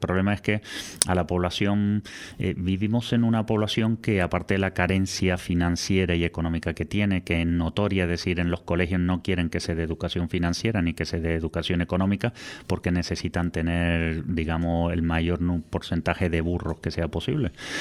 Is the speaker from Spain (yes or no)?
yes; Puerto de la Cruz, Canary Islands, Spain; Yo soy el Puerto de la Cruz, me crié aquí, he nacido aquí, trabajo gran parte de mi tiempo aquí